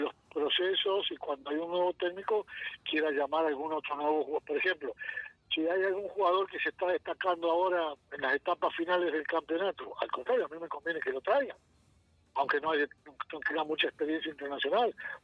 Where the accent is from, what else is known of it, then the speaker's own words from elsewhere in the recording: Argentina; y yo que como argentino soy argentino, aunque quisiera ser brasilero o alemán para ganar todos los mundiales